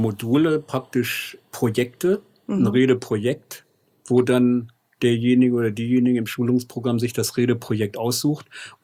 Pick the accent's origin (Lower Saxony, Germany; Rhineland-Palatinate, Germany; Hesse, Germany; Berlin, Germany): Lower Saxony, Germany; Hameln; born there; Und ich bin in Hameln geboren